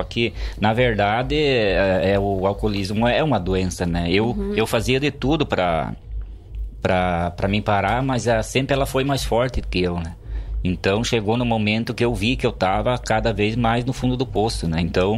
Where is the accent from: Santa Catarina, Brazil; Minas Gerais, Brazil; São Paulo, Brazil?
Santa Catarina, Brazil; Contestado.